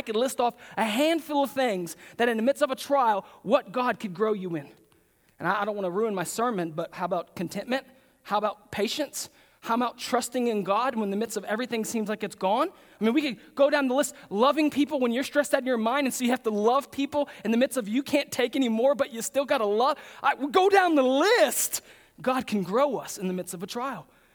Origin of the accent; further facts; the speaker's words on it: Pearland, Texas, United States; I grew up in Pearland, and all my friends, my best friends growing up, live in Alvin, Pearland, somewhere around Friendswood, the Dickinson area